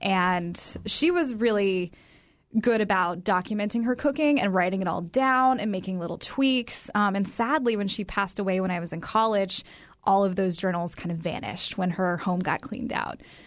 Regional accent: Tennessee, United States; but I grew up in Tennessee, so we didn't have fresh, beautiful, wild-caught salmon.

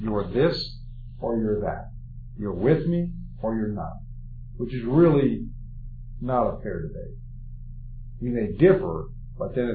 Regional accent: United States; And I may, as an American, say, we have to do what's right with commander-in-chief

